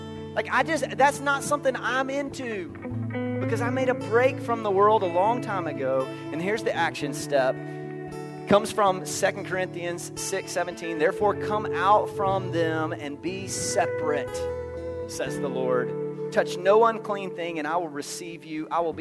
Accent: Texas, United States; I mean, I grew up in Southeast Texas

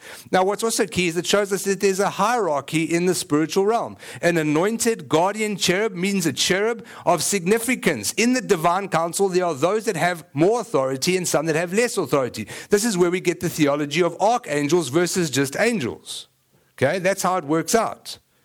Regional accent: South Africa; I'm South African.

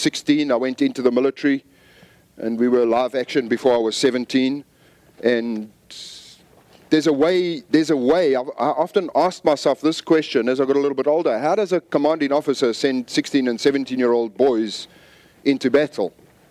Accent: South Africa; moved away as an adult; also born or lived in Zambia; now in United States; I've never lived anywhere that has a winter. I was born in Zambia. I was born in Central Africa. Grew up in South Africa and then moved to California 20 years ago. So I've never lived anywhere there was a winter.

